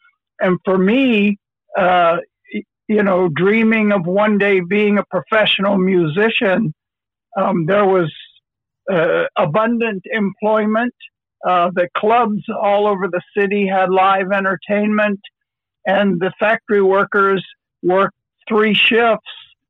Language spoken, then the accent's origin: English; Detroit, Michigan, United States; My earliest memories were of schoolmates of color, you know, that I had black neighbors and Mexican neighbors